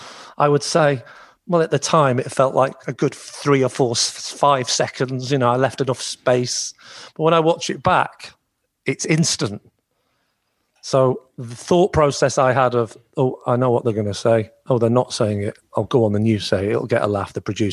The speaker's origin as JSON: {"language": "English", "town": "Southport", "region": "North West England", "country": "United Kingdom", "tie": "born or raised there", "said": "My hometown is Southport"}